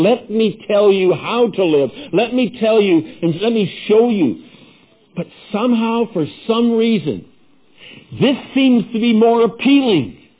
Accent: Canada; See, being a Canadian, I put this together on Canadian grounds.

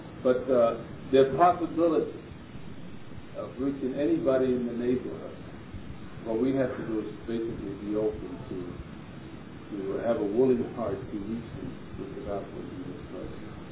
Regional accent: New York City, New York, United States; first language Spanish; English is a second language; also born or lived in Brooklyn; And so I have grown up basically for the last 45 years in New York City. So I'm really a New Yorker. My roots are in Puerto Rico. My first language is Spanish, but most of my education is in the United States.

